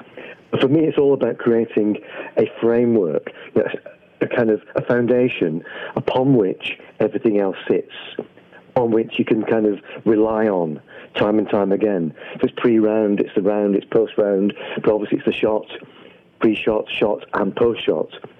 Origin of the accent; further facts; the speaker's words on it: England, United Kingdom; accent: English; What is probably just my English accent.